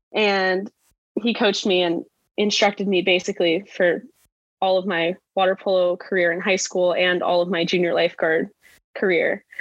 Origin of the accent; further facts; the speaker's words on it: California, United States; Growing up in Southern California, I think I was very lucky because there are tons of junior lifeguard programs all up and down the California coast.